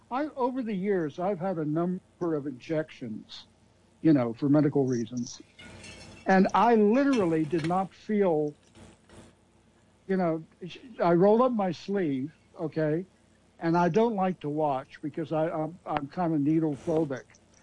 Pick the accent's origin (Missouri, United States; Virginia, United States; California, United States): Virginia, United States; I should know this, having been born and raised in Virginia.